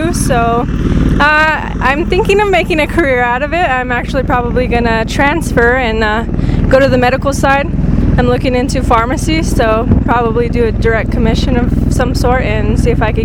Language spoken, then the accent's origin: English; Questa, New Mexico, United States; now in Albuquerque, United States; I'm originally from Cuesta, New Mexico. That's where my parents currently live, and I am in Albuquerque, New Mexico.